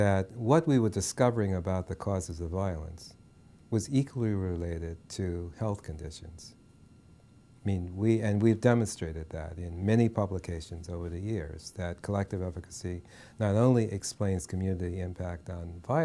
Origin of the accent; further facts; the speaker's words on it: New Orleans, Louisiana, United States; I grew up in New Orleans, and Katrina was devastation like New Orleans has